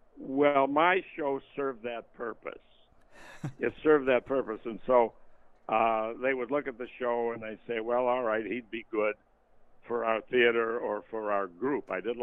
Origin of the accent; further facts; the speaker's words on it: Buffalo, New York, United States; also born or lived in Jamestown, United States; I'm originally from Buffalo, and I also lived in Jamestown for a while